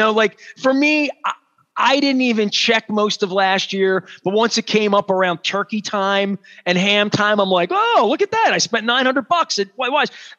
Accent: Maryland, United States; I'm from Maryland my whole life.

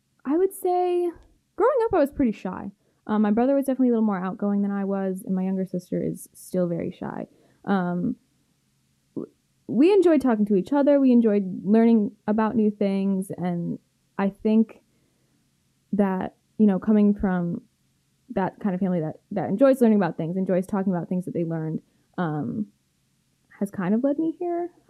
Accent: Elmira, New York, United States; So I'm from Elmira, New York, Southern Tier. About an hour west from Binghamton.

